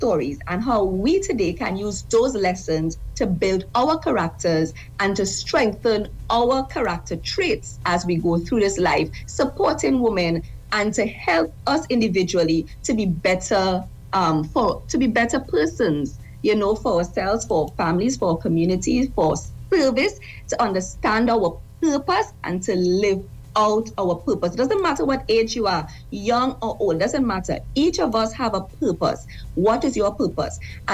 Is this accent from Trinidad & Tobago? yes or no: yes; Mayaro, Mayaro–Rio Claro, Trinidad & Tobago; It is also available at JK's Bookstore in Mayaro, my hometown.